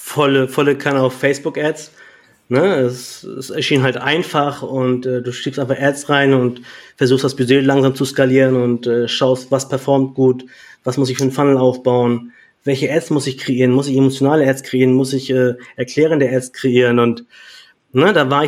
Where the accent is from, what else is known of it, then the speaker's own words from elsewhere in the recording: Kiel, Schleswig-Holstein, Germany; Also ich komme ja aus Kiel